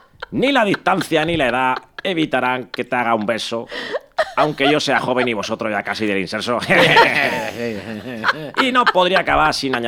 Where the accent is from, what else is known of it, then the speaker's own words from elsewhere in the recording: Spain; yo porque soy español, dije, pues filología hispánica.